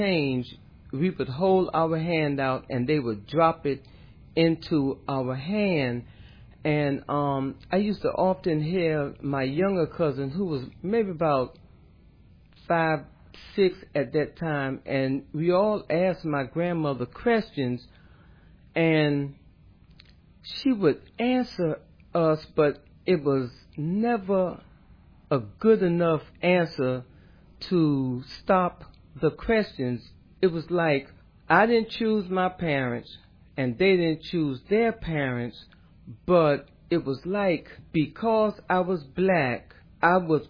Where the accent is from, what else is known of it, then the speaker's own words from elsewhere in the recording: South Carolina, United States; Well, Pastor Jerry, I grew up in Marion County, South Carolina, in the 50s, and that was totally segregated.